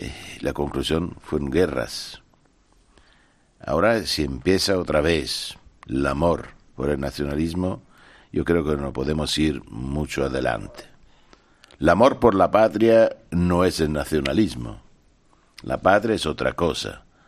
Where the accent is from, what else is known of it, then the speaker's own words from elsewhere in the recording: Italy; Spanish is a second language; Yo soy italiano, a los italianos les gusta mucho España